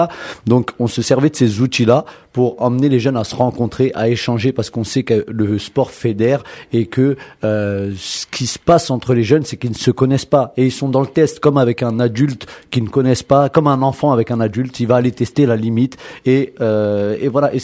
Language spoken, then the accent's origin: French; Domont, Île-de-France, France; je fais partie de la commune de Domont, j'ai grandi à Domont et je suis intervenu en tant qu'acteur social dans la commune.